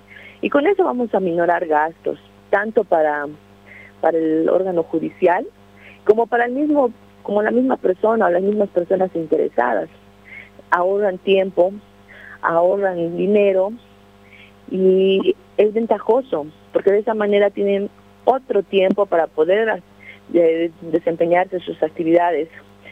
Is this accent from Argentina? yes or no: no; Bolivia; Que nosotros, como bolivianos y bolivianas, tenemos que disfrutar de nuestros recursos naturales